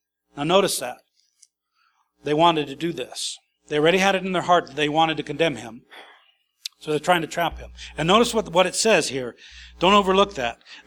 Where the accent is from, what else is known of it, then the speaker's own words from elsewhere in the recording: Idaho, United States; I grew up in Idaho, and there was areas that were undeveloped, and there was sagebrush, and it was like a desert out there.